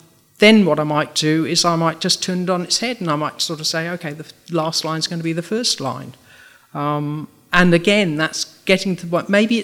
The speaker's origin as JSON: {"language": "English", "region": "Wales", "country": "United Kingdom", "tie": "born there", "said": "I was born in Wales, and you can't get away without having poetry, singing, and rugby as influences."}